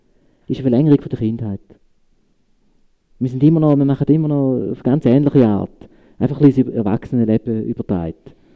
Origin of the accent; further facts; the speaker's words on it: Switzerland; Weil ich glaube, das ist auch ein Reflex als Schweizer.